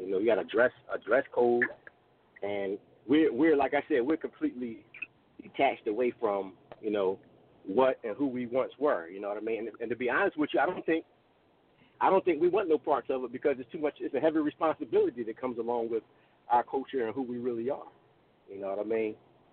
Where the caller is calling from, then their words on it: Philadelphia, Pennsylvania, United States; I'm calling from Philly.